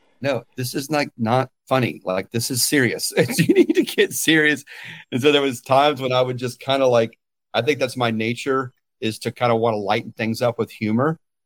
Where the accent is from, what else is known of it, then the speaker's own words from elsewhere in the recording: Florida, United States; You know, growing up in Florida, there was a lot of silos.